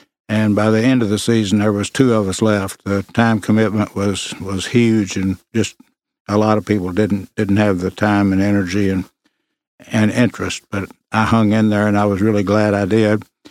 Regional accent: Owensboro, Kentucky, United States; I'm from Owensboro, Kentucky. Grew up listening to the games and rooting for the Big Blue.

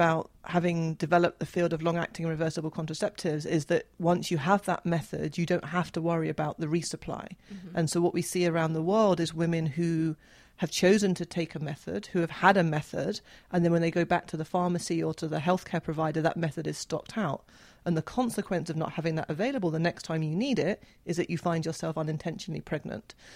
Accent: United Kingdom; now in United States; As a European, as a Brit

